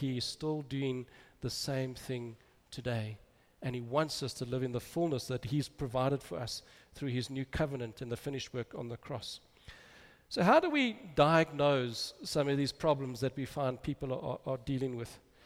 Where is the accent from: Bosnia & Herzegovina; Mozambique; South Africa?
South Africa; I remember the early days growing up in South Africa